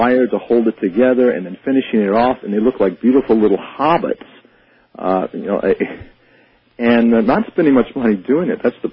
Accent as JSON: {"language": "English", "region": "Arizona", "country": "United States", "said": "I'm probably going to move maybe back to my home state of Arizona"}